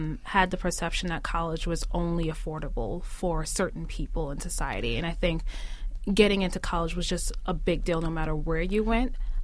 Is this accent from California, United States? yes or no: no; Brooklyn, New York, United States; also born or lived in Philadelphia; I grew up for the first few years of my life. I grew up in Philadelphia, and then my mother and my family, we moved to Brooklyn and lived in the East Flatbush neighborhood.